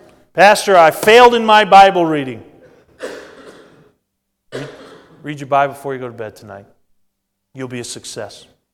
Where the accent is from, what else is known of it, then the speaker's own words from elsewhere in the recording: New England, United States; I grew up in New England and had the privilege of watching the Boston Celtics when Larry Bird played for Boston.